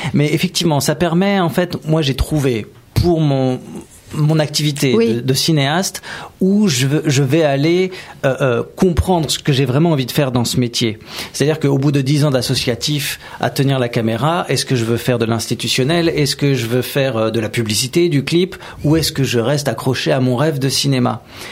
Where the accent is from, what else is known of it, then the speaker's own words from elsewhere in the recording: Île-de-France, France; Moi, je suis du Val-d'Oise.